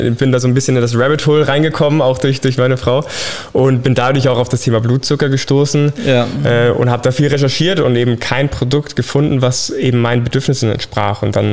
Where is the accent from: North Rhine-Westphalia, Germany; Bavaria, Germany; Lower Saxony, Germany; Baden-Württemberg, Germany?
Bavaria, Germany; Munich; ich komme aus München